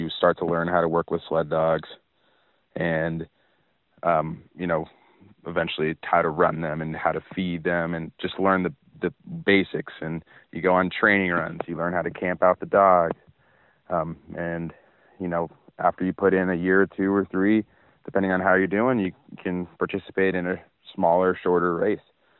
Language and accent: English; Atlanta, Georgia, United States; now in Alaska, United States; I'm from Atlanta, Georgia, so I'd never dreamed of finding myself in this situation, but I came up to Alaska to get a summer job